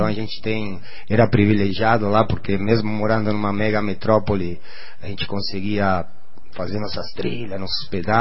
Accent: Uruguay; Portuguese is a second language; also born or lived in United States / Argentina; Do Uruguai, né? Que é a minha terra natal, onde eu nasci. E viajei bastante, morei em outros lugares, morei nos Estados Unidos, morei na Argentina. A minha infância, boa parte da minha infância aconteceu na Argentina.

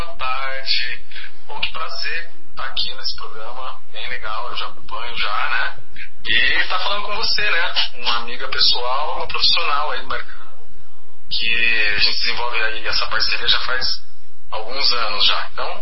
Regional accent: Barretos, São Paulo, Brazil; Eu comecei a fazer teatro em Barretos, que é minha cidade natal, interior de São Paulo.

